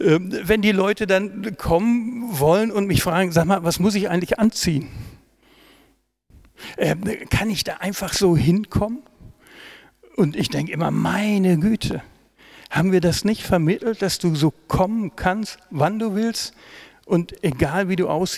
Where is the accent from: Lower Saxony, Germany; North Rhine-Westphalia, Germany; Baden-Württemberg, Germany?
North Rhine-Westphalia, Germany; ich komme aus dem Pott, im Endeffekt alles kleine Dörfer.